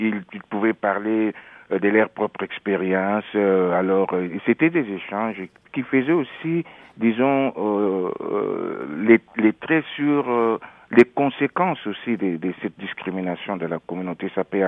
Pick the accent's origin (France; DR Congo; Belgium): DR Congo; now in Canada; Je suis de la République démocratique du Congo.